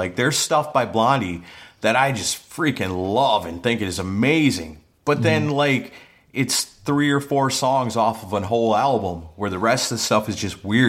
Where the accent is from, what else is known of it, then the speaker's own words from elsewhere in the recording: Wisconsin, United States; I guess because I'm from Wisconsin and, you know, besides … they're the biggest thing going from up there.